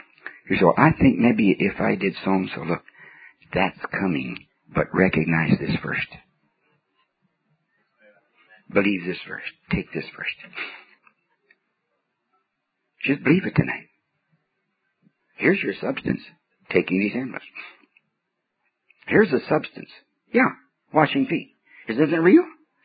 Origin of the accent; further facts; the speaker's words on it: Canada; born there; I'm a Canadian by birth.